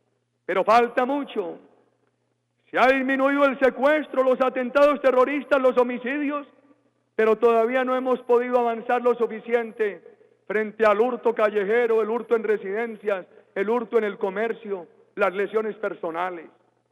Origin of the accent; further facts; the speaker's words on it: Colombia; Y como colombiano me congratulo con la historia de esta tierra